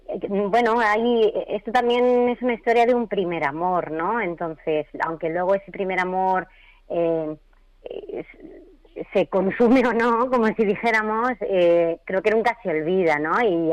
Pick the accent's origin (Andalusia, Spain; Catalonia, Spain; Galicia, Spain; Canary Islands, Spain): Catalonia, Spain; Vilaseca; Pues yo soy de Vilaseca, que es un pueblo de Tarragona, de la provincia de Tarragona, justito al lado del Port Aventura